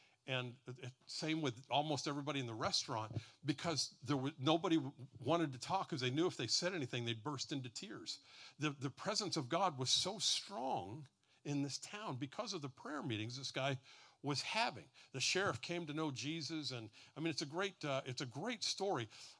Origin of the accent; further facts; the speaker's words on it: Streetsboro, Ohio, United States; Hey, I'm from Streetsboro.